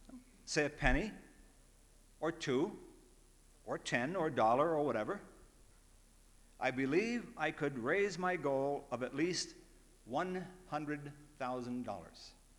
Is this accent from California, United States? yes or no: yes; San Francisco, California, United States; Can I bike this summer to San Francisco, my hometown, to raise money for a scholarship fund in Tyler's honor?